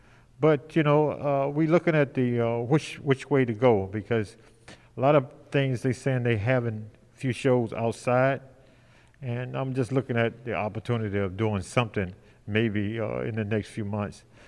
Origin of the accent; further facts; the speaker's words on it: Detroit, Michigan, United States; I'm from Detroit too, and Sugar, he's from Detroit.